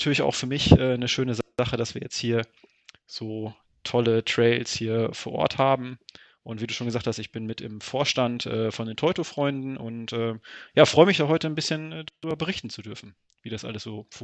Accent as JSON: {"language": "German", "region": "Lower Saxony", "country": "Germany", "said": "Ich komme ja auch aus der Region Osnabrück. Bad Iburg ist ja ein bisschen südlich von Osnabrück. Das sind hier auch so meine Heimatberge"}